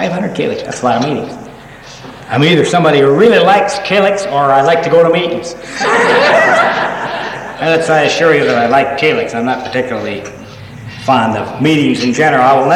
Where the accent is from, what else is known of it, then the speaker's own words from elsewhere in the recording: Omaha, Nebraska, United States; I come from Omaha, Nebraska, and that's at some spot to the west.